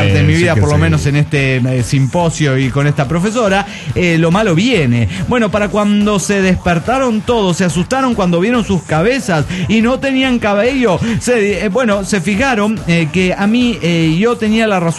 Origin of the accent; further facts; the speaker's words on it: Chiapa de Corzo, Chiapas, Mexico; de Chapa de Corzo.